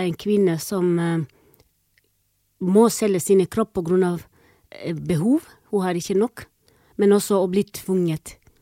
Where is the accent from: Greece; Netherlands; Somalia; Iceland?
Somalia; moved away as an adult; also born or lived in East Africa; now in Halden, Norway; Jeg opprinnelig fra Somalia, har bodd i Øst-Afrika. Jeg kaller meg selv fra ekte harstadværing som bor i Halden.